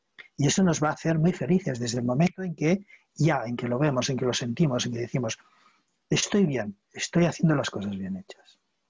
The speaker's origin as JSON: {"language": "Spanish", "town": "Barcelona", "region": "Catalonia", "country": "Spain", "said": "está en catalán, soy de Barcelona, de Cataluña"}